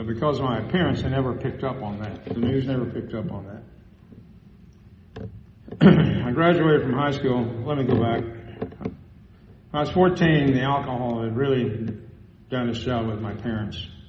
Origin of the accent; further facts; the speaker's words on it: Plainview, United States; my most favorite childhood memories are of growing up in Plainview, because we were all the same. It's a diverse community. Blacks, whites, Hispanics, small Native American segment as part of the Native American segment, an ethnic mix of several different things